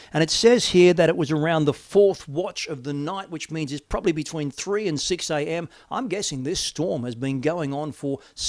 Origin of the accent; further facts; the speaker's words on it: Wollongong, New South Wales, Australia; When I was young, I grew up in Wollongong, the steel city.